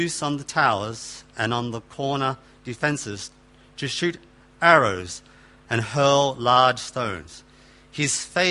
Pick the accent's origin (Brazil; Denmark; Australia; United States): Australia; I'm from Australia.